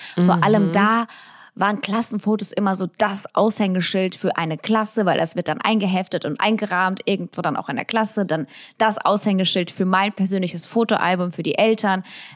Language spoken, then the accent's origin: German; Russia; German is a second language; now in Germany; verstanden, dass Kleidung oder wie man sich kleidet in Russland eigentlich wichtig ist. Also zumindest da, wo ich aufgewachsen bin